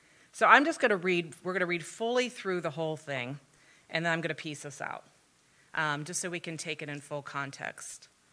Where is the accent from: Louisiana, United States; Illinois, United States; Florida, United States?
Illinois, United States; Pekin; I grew up over in Pekin, so I was a big city girl to him. At 30,000 population, was a big city girl.